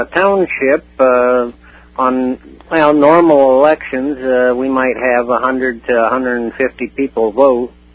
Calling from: Iowa, United States; in the chat room.

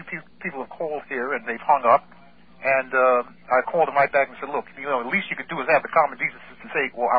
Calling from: New Jersey, United States; Okay, I'm calling from New Jersey

